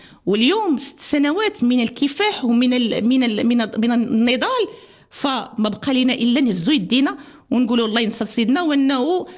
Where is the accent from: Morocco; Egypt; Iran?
Morocco; عندما تقفلوا كاع الابواب احنا كمغاربه